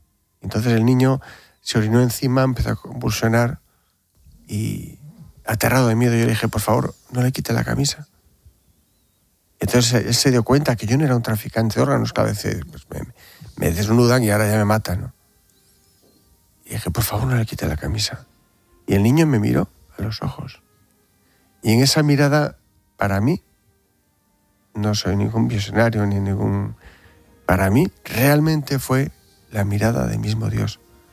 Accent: Bilbao, Basque Country, Spain; bueno, yo no quiero decir que soy de Bilbao por no impresionar

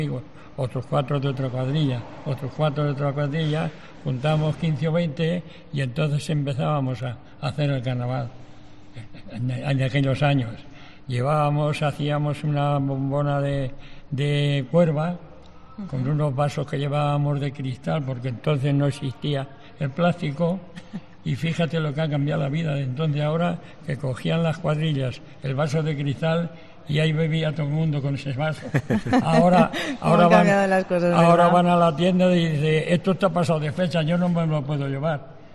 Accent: Tarazona, Aragon, Spain; he tenido una clientela buenísima y estoy orgulloso de mi pueblo. Soy de Tarazona y ella va con orgullo a Tarazona

